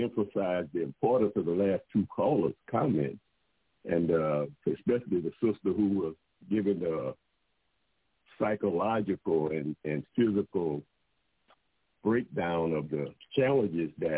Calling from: Melbourne, Florida, United States; Yes, I'm calling from Melbourne, Florida.

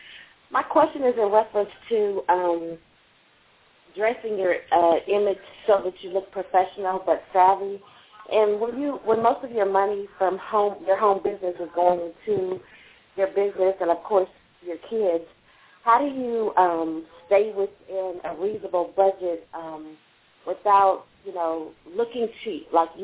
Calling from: Alexandria, Virginia, United States; I'm calling from Alexandria, Virginia.

